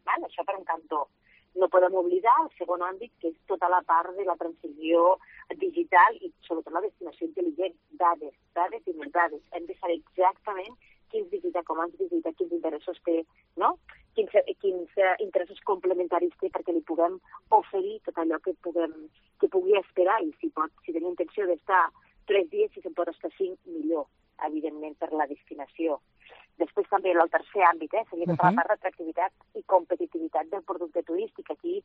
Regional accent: Catalonia, Spain; Jo, saps que soc del Priorat i ho he vist durant molts anys

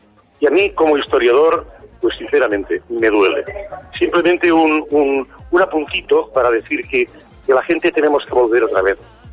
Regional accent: Madrid, Community of Madrid, Spain; Somos de Madrid

